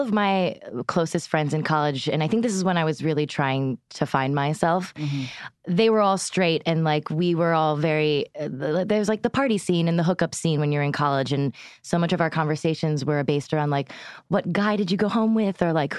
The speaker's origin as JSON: {"language": "English", "town": "Pampa", "region": "Texas", "country": "United States", "tie": "born there", "said": "Born in Pampa, Texas"}